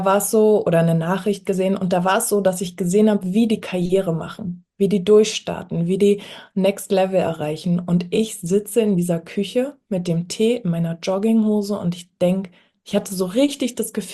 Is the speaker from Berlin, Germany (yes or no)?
yes; Berlin, Germany; ich komme aus Berlin